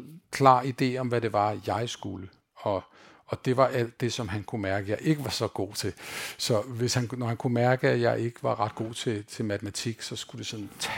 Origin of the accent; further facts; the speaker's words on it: Skovshoved, Capital Region of Denmark, Denmark; born there; also born or lived in Zealand; Jeg er født i København, eller født i Skovshoved, flyttede til Nordjylland, og flyttede, boede der i nogle år, og så flyttede tilbage til Sjælland igen.